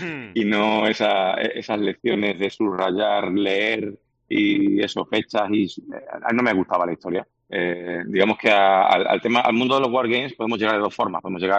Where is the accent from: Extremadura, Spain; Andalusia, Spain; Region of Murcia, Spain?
Extremadura, Spain; Badajoz; Yo soy aquí de Badajoz, y entonces, bueno, pues intentar montar una convención aquí.